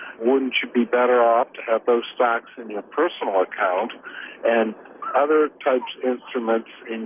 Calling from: Sacramento, California, United States; I'm calling from Sacramento.

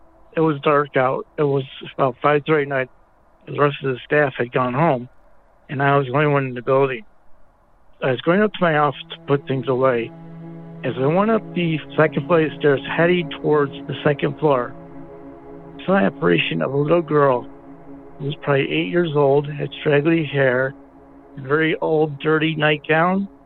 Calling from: New York, United States; also born or lived in Lockport, New York; I'm calling from Western New York. Go Bills. I lived in a city nearby Lockport, New York.

